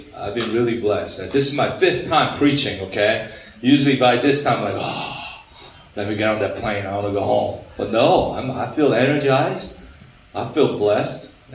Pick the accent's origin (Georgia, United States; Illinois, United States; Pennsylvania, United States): Pennsylvania, United States; Scotland; Yes, I'm from Scotland, Pennsylvania. Scotland, yes. I live on Scotland Road, Scotland, Pennsylvania. It's a small town, right off of 81, if you know Interstate 81 in Pennsylvania.